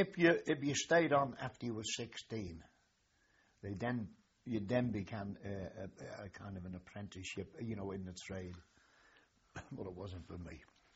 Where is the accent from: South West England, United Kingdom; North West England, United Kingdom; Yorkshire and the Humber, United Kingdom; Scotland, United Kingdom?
North West England, United Kingdom; Seacombe; also born or lived in Birkenhead; I was born in Birkenhead, but they moved into Seacombe.